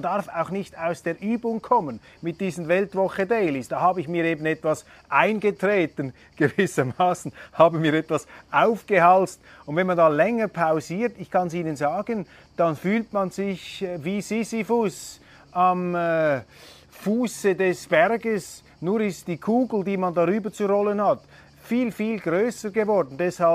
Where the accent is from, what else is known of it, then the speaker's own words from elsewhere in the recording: Switzerland; dass ich als Schweizer sehr vorsichtig bin darin, mich über Österreich zu äußern